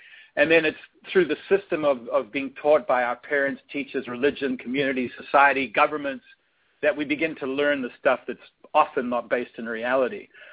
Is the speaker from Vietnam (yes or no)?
no; South Africa; moved away as an adult; I grew up in South Africa. So, you know, when I was 21, that was a long, long time ago.